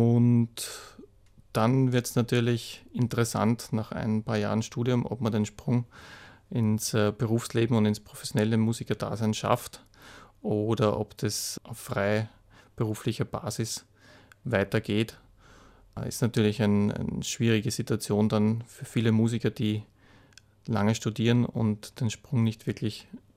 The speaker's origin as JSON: {"language": "German", "country": "Austria", "said": "als Österreicher natürlich vornehmlich in Österreich und in Deutschland."}